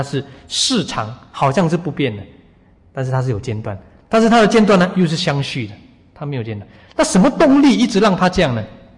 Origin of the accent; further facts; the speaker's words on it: Taiwan; born there; 所以我们出生在你看台湾这个环境